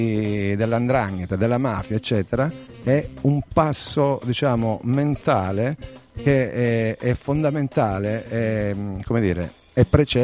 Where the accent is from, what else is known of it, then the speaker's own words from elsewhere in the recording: Calabria, Italy; noi proveniamo dalla Calabria, anche se il nostro progetto si è formato a Bologna, perché ci siamo conosciuti tutti quanti a Bologna